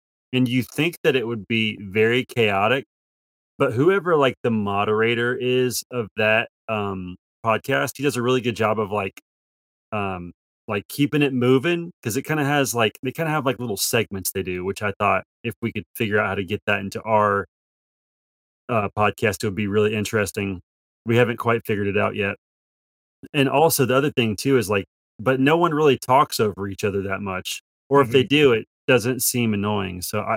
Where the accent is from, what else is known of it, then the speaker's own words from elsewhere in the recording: South Carolina, United States; Go Gamecocks. I'm from South Carolina.